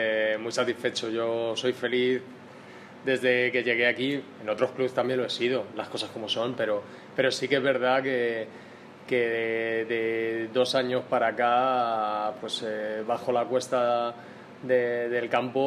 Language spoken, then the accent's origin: Spanish; Leganés, Community of Madrid, Spain; now in Fuenlabrada, Spain; yo desde pequeñito, desde que nací, mis padres viven en San Nicasio y yo he vivido ahí. Ahora vivo en un barrio de Fuenlabrada, pero yo soy de Leganés, como siempre digo.